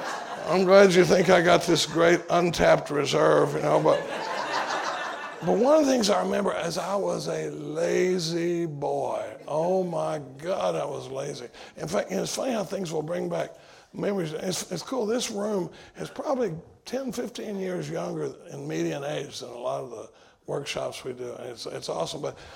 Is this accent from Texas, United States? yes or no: yes; Dallas, Texas, United States; now in Austin, United States; But I come from Dallas. I live in Austin now. I've been in Austin since 1977.